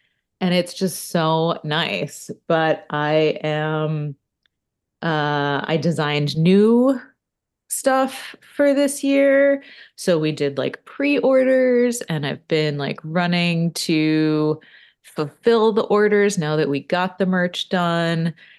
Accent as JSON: {"language": "English", "country": "United States", "tie": "born or raised there", "said": "Yeah, I grew up in America, but I was in Catholic and or private school most of my academic life, including college."}